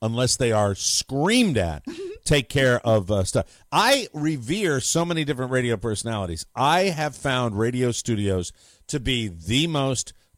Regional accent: Ireland; you know I'm Irish I'm all about blame

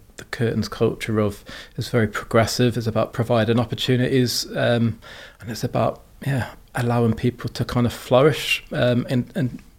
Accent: South West England, United Kingdom; I'm actually born and raised in Dorset in England, so know the area quite well.

